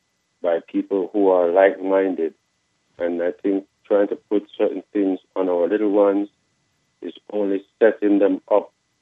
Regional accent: Jamaica; I am from Jamaica.

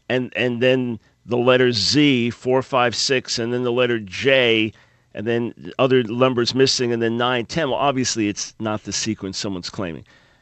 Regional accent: New York, United States; accent: New York; And I was born in Manhattan, raised on Long Island. I've lost a good part of my New York accent, but not my New York attitude.

